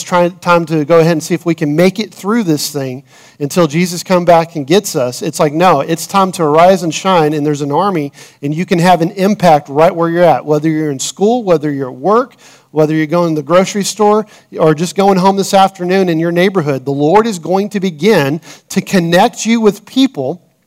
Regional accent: United States; And I bleed red, white, and blue. I'm an American through and through. I love my country.

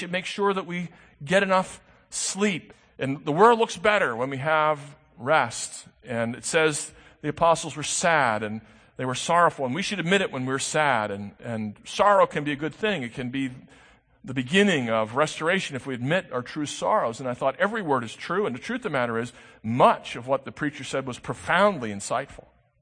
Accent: United States; I stand up and say, look, I'm just an American.

